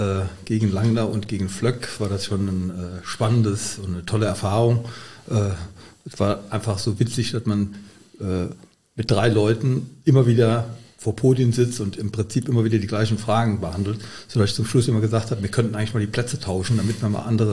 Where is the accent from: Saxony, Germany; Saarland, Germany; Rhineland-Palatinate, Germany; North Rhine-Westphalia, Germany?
Rhineland-Palatinate, Germany; Güls; Ja, Güls ist für mich halt Heimat, mein Geburtsort und meistens auch mein Aufenthaltsort gewesen und Güls ist halt ein Stück von mir.